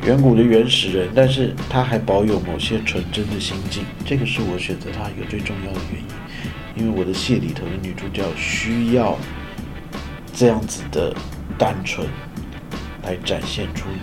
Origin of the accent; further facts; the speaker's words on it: Taiwan; 尤其我们从台湾过来，台湾现在气温大概是33度